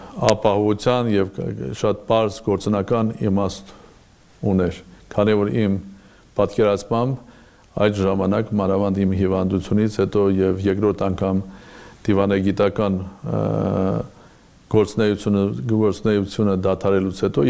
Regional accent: Armenia; ես Սփյուռքում ապրող հայաստանցի եմ եւ Հայաստանում ապրող ինչ որ իմաստով նաեւ սփյուռքահայ եւ քանի որ կյանքիս կես ապրել եմ դրսում եւ ոչ միայն Բրիտանիայում այլ տարբեր երկրներում

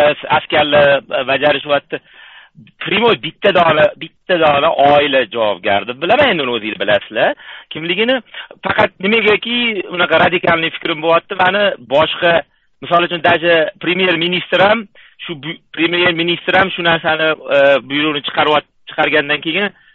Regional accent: Tashkent, Uzbekistan; now in United States; O'zim Toshkentlikman.

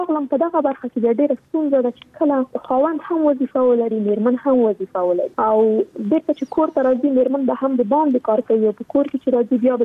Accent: Afghanistan; زه خو شخصا په جګړه کې پیدا شوی یم، دا په جګړه کې را لویه شولم او خاتمې زه فکر کوم په جګړه کې بیلي. یعنی د انسانانو نه امیدونه اخیستي دي په دغه هېواد کې د سولې.

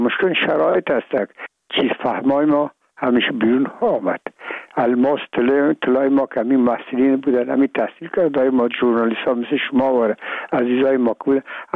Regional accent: Afghanistan

